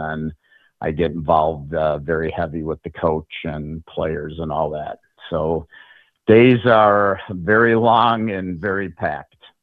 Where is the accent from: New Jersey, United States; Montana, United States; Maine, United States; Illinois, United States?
Illinois, United States; Chicago; moved away as an adult; now in Winston-Salem, United States; My wife and I moved down to Winston about 4 years ago. We're actually from Chicago. So we ran the team from Chicago, and then I had an opportunity with my full-time job to relocate.